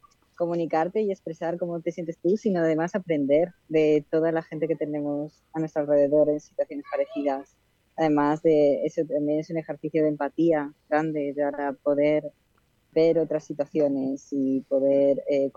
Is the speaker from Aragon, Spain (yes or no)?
no; Madrid, Community of Madrid, Spain; encantado. Tengo 19 años, utilizo el EYE. Soy de Madrid, soy estudiante